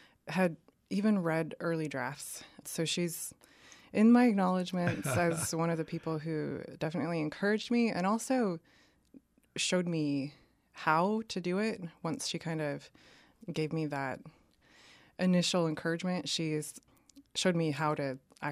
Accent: Shelton, Washington, United States; Yeah, so growing up during that time, there was definitely a lot of logging. So I do remember just driving through miles and miles of clear cuts.

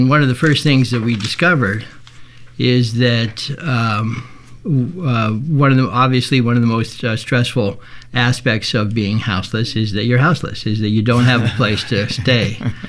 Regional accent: Bend, Oregon, United States; I'm from Bend, as Ibrahim said.

